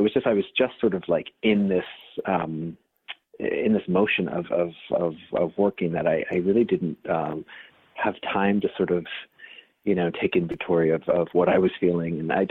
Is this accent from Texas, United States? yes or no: no; New York, United States; I grew up in New York, and so, you know, my mom and I would go into the city all the time, and we had seen that show